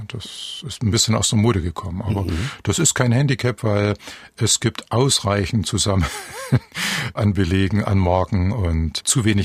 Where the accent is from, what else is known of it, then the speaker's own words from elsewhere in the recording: Marienberg, Saxony, Germany; Ich bin ja im Erzgebirge aufgewachsen, in Marienberg. Es war immerhin eine Kreisstadt.